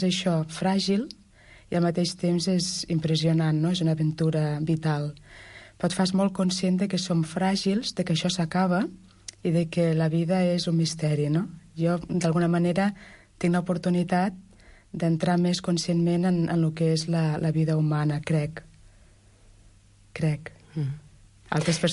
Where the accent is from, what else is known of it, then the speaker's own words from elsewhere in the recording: Reus, Catalonia, Spain; born there; la diòcesi de Tarragona, la meva diòcesi de naixement, jo sóc nascuda a Reus